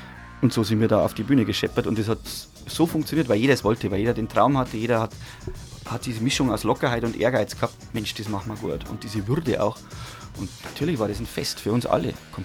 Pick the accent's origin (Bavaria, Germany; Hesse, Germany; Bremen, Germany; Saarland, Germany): Bavaria, Germany; Munich; Also gerade in meiner Heimatstadt München ist das schwierig geworden.